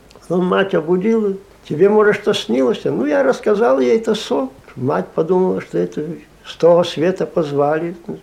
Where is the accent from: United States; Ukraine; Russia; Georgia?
Ukraine; Vinnytsia Oblast; Я сам с Украины, с Винницкой области.